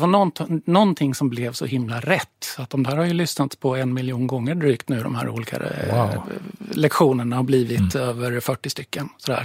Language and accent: Swedish; Jönköping, Jönköping County, Sweden; eller jag kommer från Jönköping, ja, men jag gör så gott jag kan ändå.